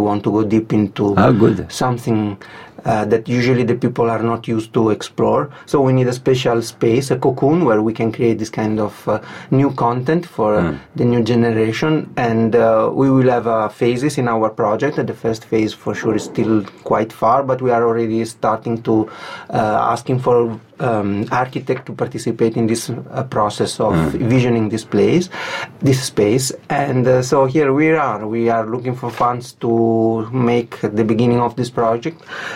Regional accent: Venice, Veneto, Italy; I come from Venice.

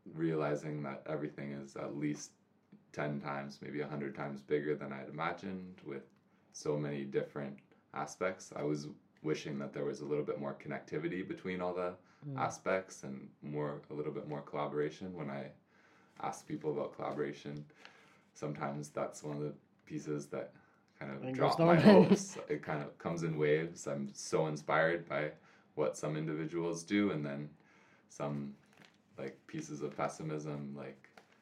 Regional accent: Seattle, Washington, United States; Near Seattle, Washington, I grew up mostly.

